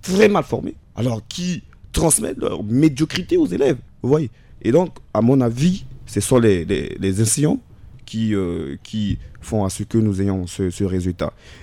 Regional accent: Central African Republic; en tant que jeune, en tant que centrafricain

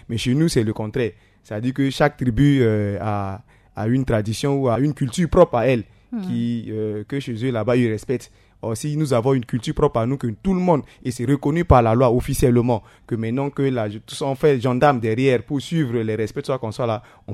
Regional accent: Central African Republic; moi, j'ai fait au moins 28 ans en tant que centrafricain

